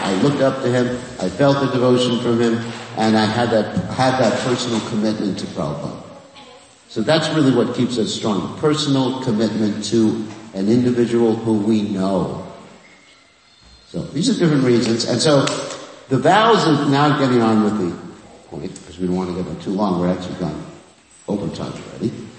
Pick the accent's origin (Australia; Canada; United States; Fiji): Fiji; Where I come, Fiji, I don't look Fijian, but somehow I come from Fiji.